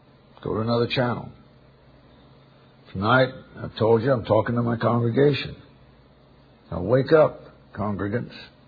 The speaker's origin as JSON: {"language": "English", "region": "Scotland", "country": "United Kingdom", "said": "Well, I'm Scottish."}